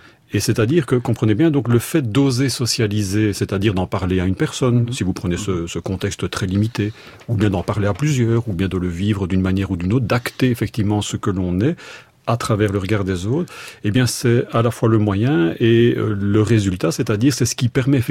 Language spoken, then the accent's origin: French; Belgium; donc vous l'avez vécu aussi bien que chez nous en Belgique